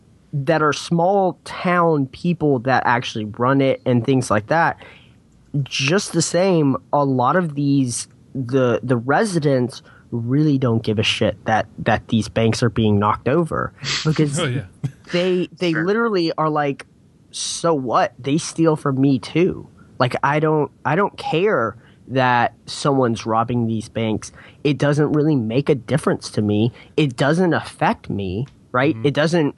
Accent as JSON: {"language": "English", "region": "Texas", "country": "United States", "said": "considering I'm from Texas and I'm not super close to West Texas. They have a little bit of a different tinge in their accent and things like that."}